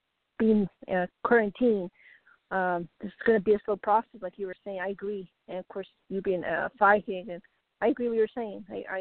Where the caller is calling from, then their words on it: Colorado, United States; The beautiful state of Colorado.